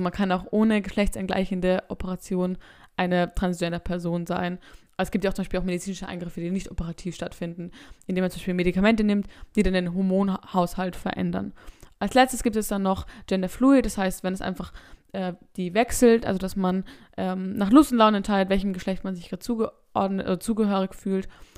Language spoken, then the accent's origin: German; Austria; Also ich glaube auch vor allem bei uns in Österreich